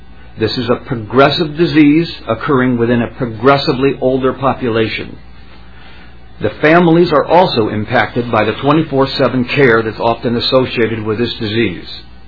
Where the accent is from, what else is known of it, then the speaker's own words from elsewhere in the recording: Lakeville, Minnesota, United States; I'm from Lakeville, and I'd like to thank you for hearing me on this important issue. I speak to you today as a former nursing home owner, administrator, and fellow Minnesotan